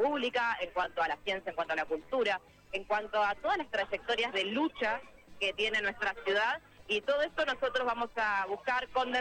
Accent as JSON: {"language": "Spanish", "town": "La Plata", "region": "Buenos Aires Province", "country": "Argentina", "said": "Yo soy de Sicardi, así."}